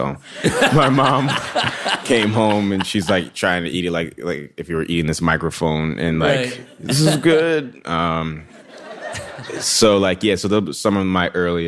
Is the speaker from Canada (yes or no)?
no; New York, United States; you know, when you grow up like where I grew up in the Bronx, the South Bronx.